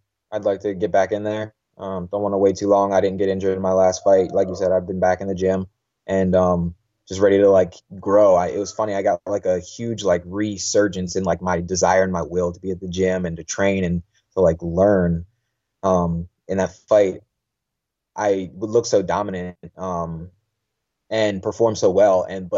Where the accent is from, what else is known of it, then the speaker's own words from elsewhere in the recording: Maryland, United States; I would love to fight in MGM in literally my home state.